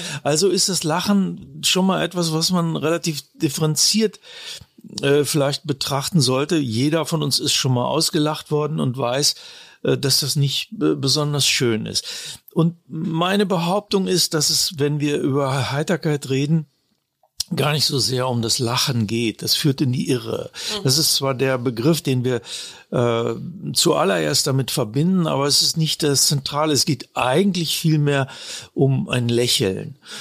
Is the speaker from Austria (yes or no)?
no; Braunschweig, Lower Saxony, Germany; moved away as an adult; now in Munich, Germany; also ich bin ja von Braunschweig, meiner Heimatstadt aus, nach München gekommen